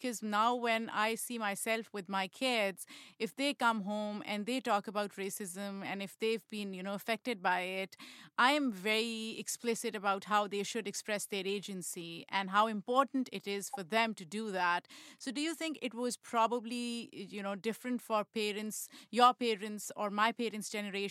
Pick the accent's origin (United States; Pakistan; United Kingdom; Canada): Pakistan; I grew up in Pakistan, and it's pretty normal country.